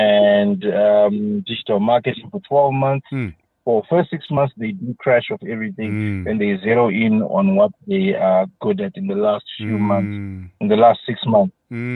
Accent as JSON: {"language": "English", "town": "Kwekwe", "region": "Midlands", "country": "Zimbabwe", "tie": "born or raised there", "lives_now": "Harare, Zimbabwe", "said": "But I was born and bred in Kwekwe."}